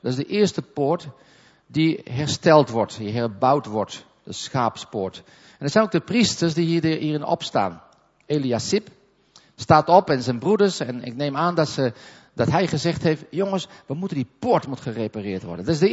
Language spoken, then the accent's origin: Dutch; Netherlands; ik kom uit Holland.